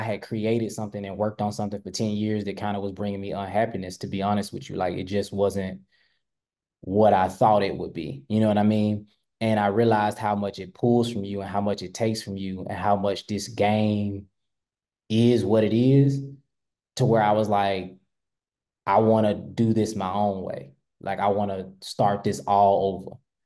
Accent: Memphis, Tennessee, United States; You from a place, like I'm from Memphis. So you from a place where there's not a lot of industry.

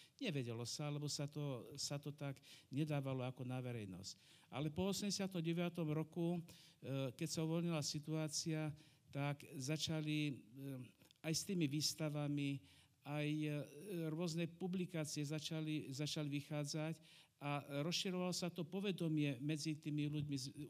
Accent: Trenčín Region, Slovakia; now in Žilina, Slovakia; Ja som sa v Žiline nenarodil, ja pochádzam zo stredného Považia. Moja spadová oblasť, my sme chodievali tak do Trenčína, už ako decka sme sa chodievali hrávať na hrad. A osud ma zavial sem, že som sa tu oženil.

